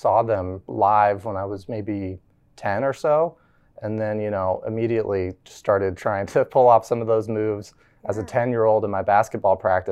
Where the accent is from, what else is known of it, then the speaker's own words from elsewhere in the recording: Aspen, Colorado, United States; And I grew up right outside of Aspen, Colorado, where they do the X Games.